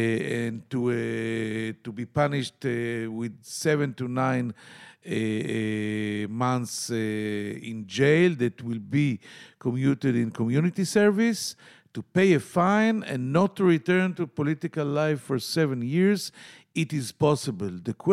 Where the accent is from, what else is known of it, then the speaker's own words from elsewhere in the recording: Tel Aviv, Tel Aviv District, Israel; from Tel Aviv.